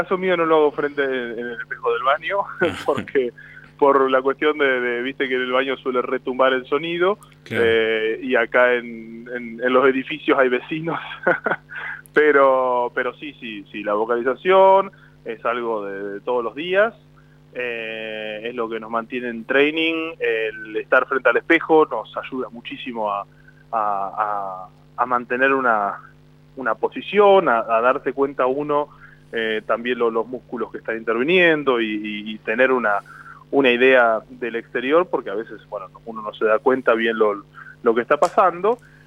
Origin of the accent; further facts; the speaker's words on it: Guanguelé, Buenos Aires Province, Argentina; soy orgullosamente un guanguelense, soy de Guanguelé, en un pequeño pueblo al sudoeste de la provincia de Buenos Aires, uh-huh, que se encuentra enclavado entre los partidos de La Madrid, de Guaminí, de Deroy, de Coronel Suárez, de los cuales de los cuatro dependemos a la vez.